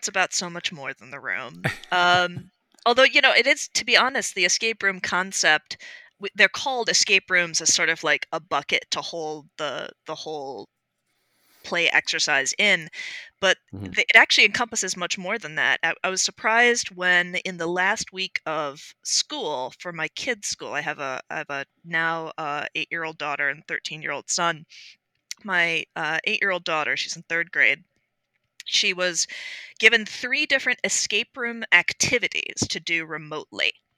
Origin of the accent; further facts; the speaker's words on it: United States; wow, you're getting sued because I'm an American.